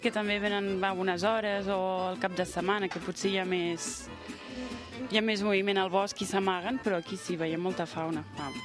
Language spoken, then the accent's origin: Catalan; Barcelona, Catalonia, Spain; also born or lived in France; Jo sóc originària de França, però diguem que m'he criat a Barcelona. Per tant, als 5 anys meus pares van venir a viure a Barcelona i ara fa 10 anys que sóc a camp.